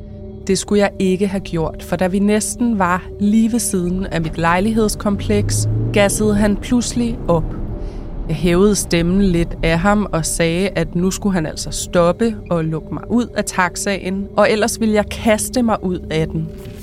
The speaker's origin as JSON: {"language": "Danish", "town": "Esbjerg", "region": "Region of Southern Denmark", "country": "Denmark", "said": "Vi kommer begge fra Esbjerg, så det var noget af en omvæltning."}